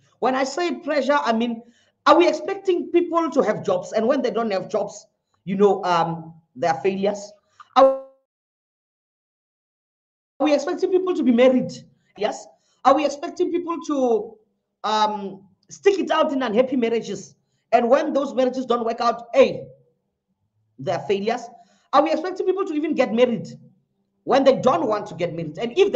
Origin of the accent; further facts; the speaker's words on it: South Africa; are we as South Africans perhaps in a culture of, have we learned helplessness?